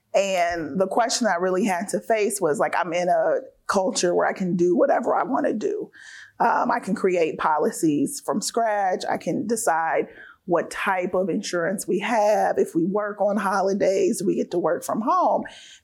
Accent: Indiana, United States; So I was born and raised in Central Indiana. I was born in the 70s. I'm a 70s baby, so a little black girl in Central Indiana with a Muslim name.

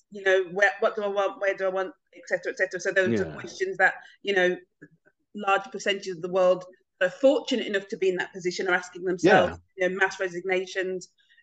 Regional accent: United Kingdom; and I'm a Brit myself

